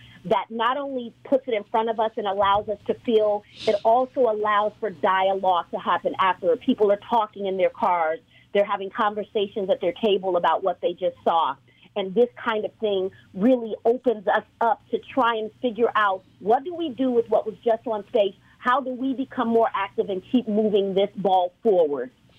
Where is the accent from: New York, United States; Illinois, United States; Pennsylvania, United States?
Illinois, United States; Chicago; I'm from Chicago